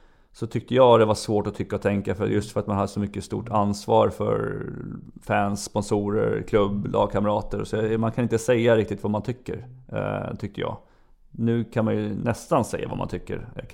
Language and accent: Swedish; Viksjö, Stockholm County, Sweden; vi är båda uppvuxna i Viksjö